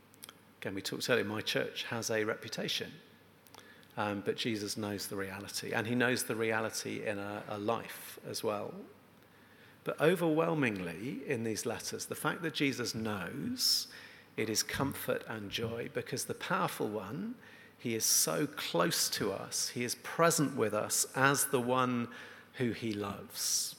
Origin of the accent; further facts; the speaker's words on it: Shepton Mallet, South West England, United Kingdom; It was just a nowhere place to be from. I'm from Shepton Mallet.